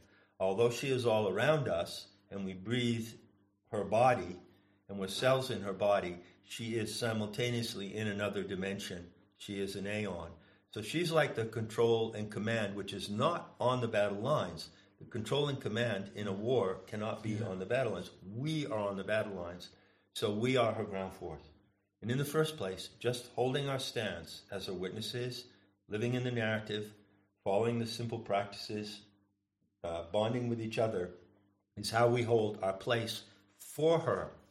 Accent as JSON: {"language": "English", "country": "United States", "said": "Look at me, I'm an American, and look at what's done in my name."}